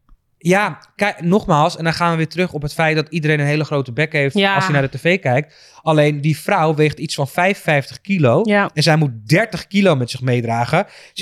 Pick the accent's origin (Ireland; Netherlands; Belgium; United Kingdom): Netherlands; Krommenie, North Holland; Ik heb een groepje meiden die ik al sinds mijn 15e en 16e ken uit Krommenie.